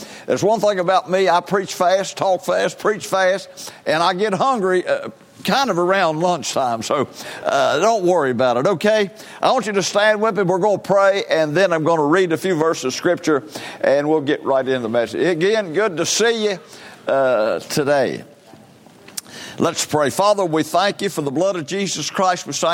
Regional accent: West Virginia, United States; born there; I was born in West Virginia.

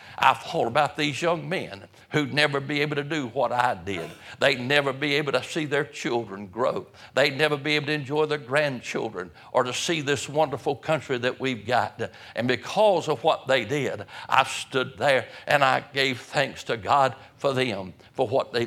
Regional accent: United States; But my dear friend, I'm glad that I'm an American.

